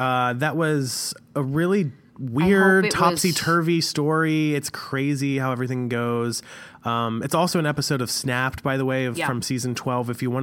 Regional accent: Maryland, United States; And this Erie, Pennsylvania is not that far away. I'm from Maryland.

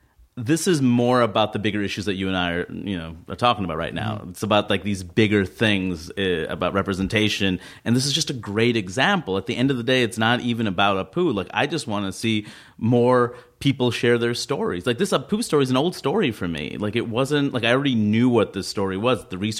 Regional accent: Queens, New York, United States; Especially, I grew up in Queens.

